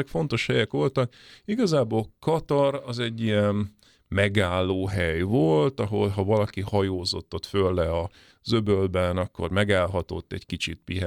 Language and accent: Hungarian; Kuwait; az én gyerekkorom az Kuwaitban volt